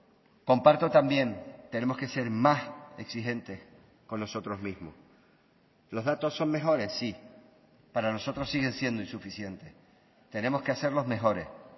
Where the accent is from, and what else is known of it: Canary Islands, Spain